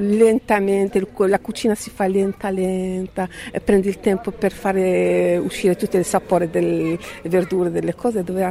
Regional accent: Morocco; first language Moroccan Arabic; Italian is a second language; invece il nostro dialetto è afia, il dialetto marocchino è l'afia.

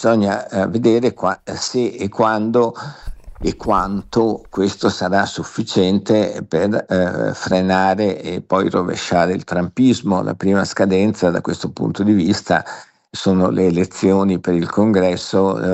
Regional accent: Venice, Veneto, Italy; Sono nato e cresciuto a Venezia.

